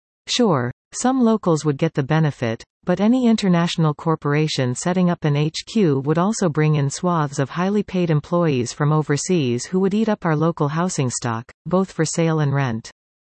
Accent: London, United Kingdom; I come from London, England, which is by anybody's standards a world-leading city with countless global HQs, particularly in the financial industry.

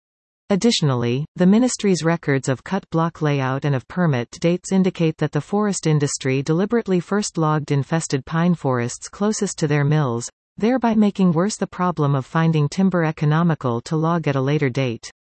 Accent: Canada; As a Canadian who has lived both in Canada and abroad, I know we are respected as being an example of a democratic country.

